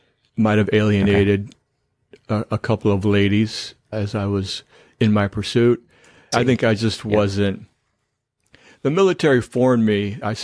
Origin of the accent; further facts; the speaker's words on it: Iowa, United States; also born or lived in Minneapolis; So I moved back. I grew up in Iowa. I moved back to Iowa, spent a year or so living with my parents, and then I moved up to Minneapolis